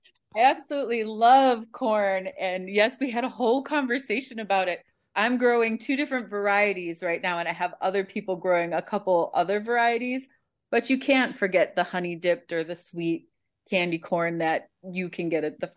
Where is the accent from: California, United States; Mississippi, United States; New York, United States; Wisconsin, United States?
Wisconsin, United States; I really like fresh herbs and cheese because I'm from Wisconsin, right?